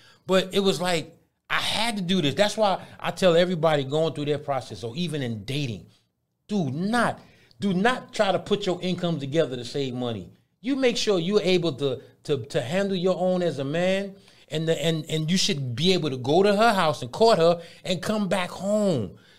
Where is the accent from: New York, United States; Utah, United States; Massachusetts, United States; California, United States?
New York, United States; York. I'm from the NY.